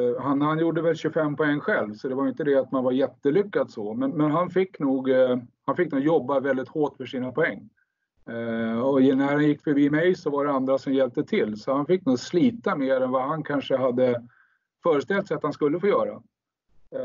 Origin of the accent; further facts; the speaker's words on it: Sweden; eftersom han är superstjärna och jag var någon svensk